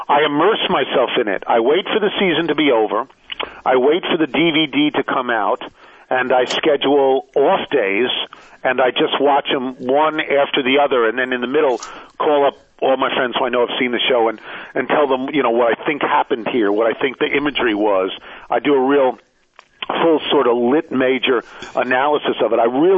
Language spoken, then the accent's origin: English; New York, United States; I bring to it not just the growing up on Long Island, where these people would have lived in Westchester, Jersey, or Long Island